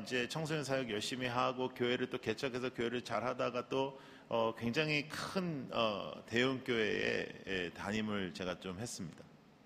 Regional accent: United States; also born or lived in South Korea; 저는 저희 아버님께서 미국에서 목회를 하셔서 이제 제가 초등학교 6학년 때 이제 미국으로 이민을 왔습니다. 그래서 이제 미국에서 컸습니다.

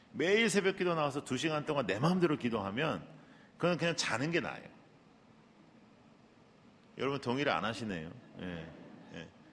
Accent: United States; also born or lived in South Korea; 저는 저희 아버님께서 미국에서 목회를 하셔서 이제 제가 초등학교 6학년 때 이제 미국으로 이민을 왔습니다. 그래서 이제 미국에서 컸습니다.

